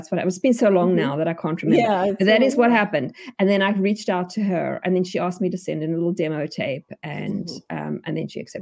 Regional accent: South Africa; moved away as an adult; now in United States; so you can hear from my accent, I am not American. Well, I am now, but not originally. So I come from South Africa. We moved here 20 years ago now.

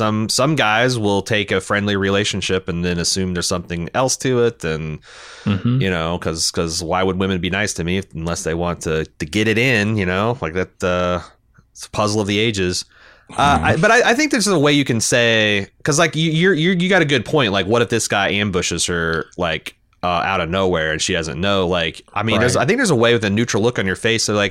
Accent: Sheldon, Iowa, United States; I'm from Sheldon, Iowa, a small town of 5,000 people, mentioned last week as having the worst mascot.

